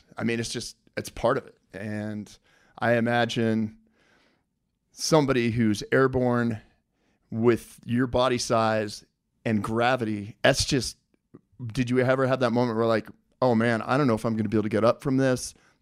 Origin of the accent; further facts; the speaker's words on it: Colorado, United States; Well, I grew up in Colorado, which wasn't negative 30 like that.